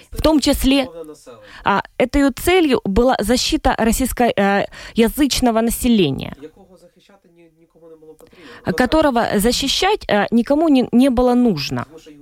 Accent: Kyiv, Ukraine; предки всю жизнь были русскоязычными. Потому что, например, город Киев, который является моим родным городом, в нем использовалось очень много языков.

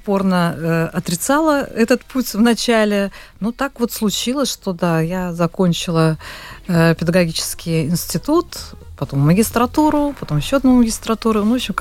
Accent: Daugavpils, Latgale, Latvia; я оказалась в Даугавпилсе, это мой родной город, где я родилась и где жила моя бабушка.

